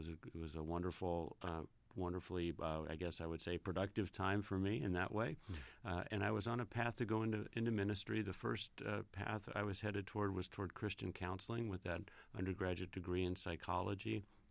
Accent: Alhambra, California, United States; Born and raised in Alhambra, California, which is one of the many, many cities in the L.A. area. It's just a couple cities to the east of Los Angeles, very close to the city of East Los Angeles, actually.

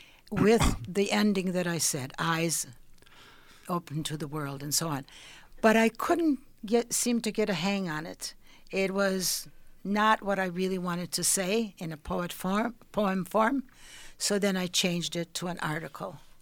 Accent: Ukraine; English is a second language; moved away; also born or lived in Austria; I was an immigrant from Ukraine living in Austria in a displaced persons camp.

